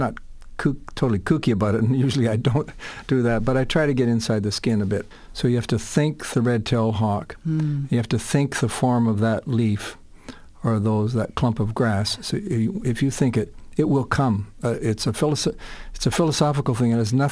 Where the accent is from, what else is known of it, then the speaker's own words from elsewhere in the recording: Toronto, Ontario, Canada; No, I grew up in Toronto.